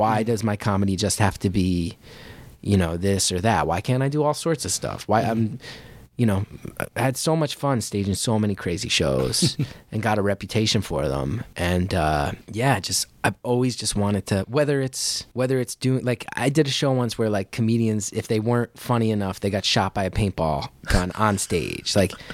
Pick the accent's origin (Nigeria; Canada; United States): United States; New Jersey; growing up in Jersey